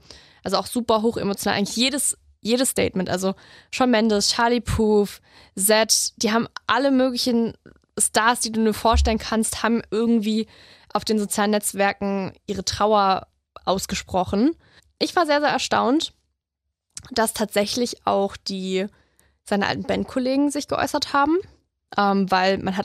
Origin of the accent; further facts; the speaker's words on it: Saxony, Germany; Auch hier bei uns in Sachsen gab es welche, habe ich gesehen.